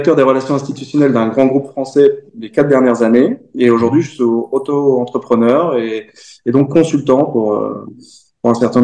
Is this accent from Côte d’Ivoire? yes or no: no; France; now in Madrid, Spain; Alors moi je suis un Français qui habite Madrid depuis 15 ans.